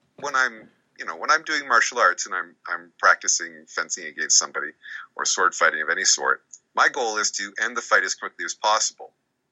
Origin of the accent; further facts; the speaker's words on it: Nova Scotia, Canada; I grew up in Nova Scotia